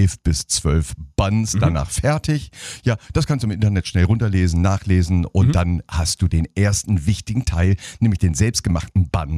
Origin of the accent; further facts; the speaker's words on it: San Diego, California, United States; ich bin in America groß geworden. Also ich war tatsächlich, über 5 Jahre habe ich in Südkalifornien, in California gelebt, in San Diego, California.